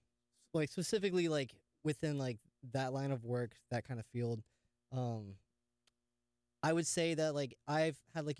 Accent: Viera, Florida, United States; So I'm from this area originally. I grew up around Vieira.

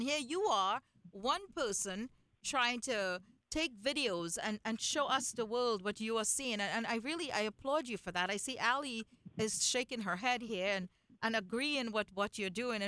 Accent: Trinidad & Tobago; I grew up in Trinidad and Tobago

